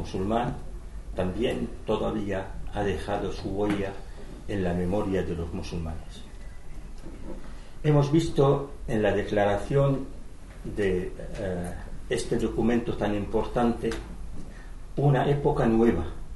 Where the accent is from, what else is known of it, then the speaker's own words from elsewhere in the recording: Damascus, Damascus Governorate, Syria; now in Spain; lo que me educaron de ello de pequeño en mi ciudad natal, en Damasco